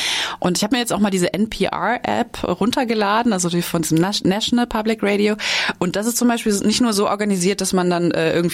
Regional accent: Rhineland, Germany; Also ich bin im Rheinland aufgewachsen

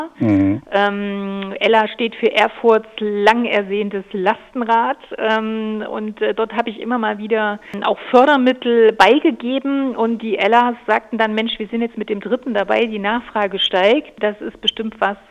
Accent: Jena, Thuringia, Germany; wenn ich in meiner Heimatstadt Jena unterwegs bin

